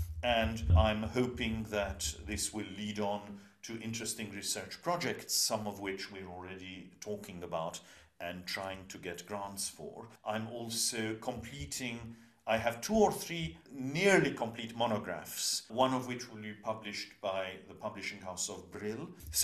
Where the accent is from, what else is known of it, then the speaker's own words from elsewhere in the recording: Cyprus; I was born in Cyprus, and so that is home in a sense, because that's where I spent my childhood. I went to school, but as you know, I'm also British and feel very much at home in the UK, although I haven't lived in England for a good while.